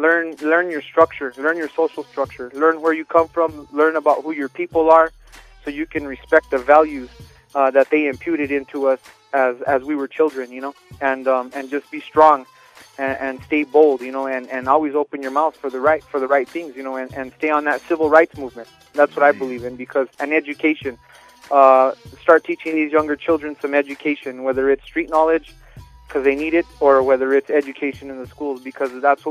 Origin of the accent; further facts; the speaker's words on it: Denver, Colorado, United States; born there; I was born in Denver, actually.